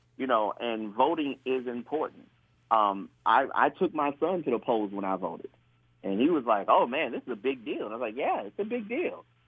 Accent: Detroit, Michigan, United States; I remember where I grew up in Detroit walking with my parents from Manor to Tyerman.

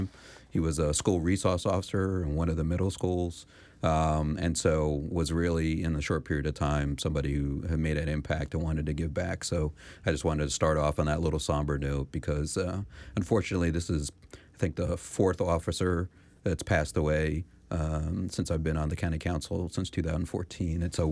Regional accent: New York City, New York, United States; I grew up in, was born in the Lower East Side of Manhattan and grew up

